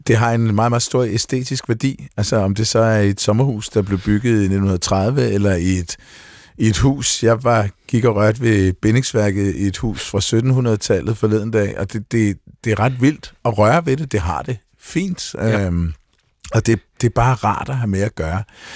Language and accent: Danish; Norway; Det lugter også af min barndom i Norge, hvor vi gik og ordnede hytter.